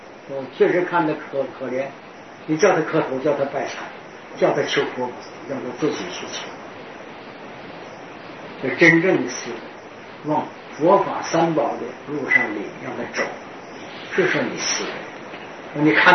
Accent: China; 我是中国人啊

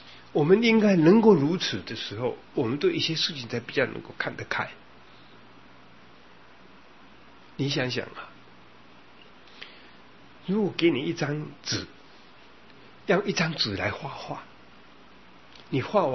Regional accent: Taiwan; 你我说我是从台湾来的。

